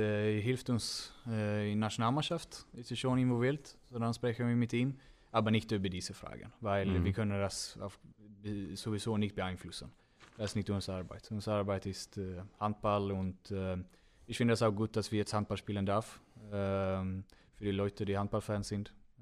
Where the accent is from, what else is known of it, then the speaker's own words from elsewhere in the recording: Önnered, Västra Götaland County, Sweden; German is a second language; moved away as an adult; now in Germany; Und Önnered ist das ist mein Heimat. So dann habe ich nur ein halbes Jahr Vertrag mit dem gemacht, bevor ich nach Deutschland.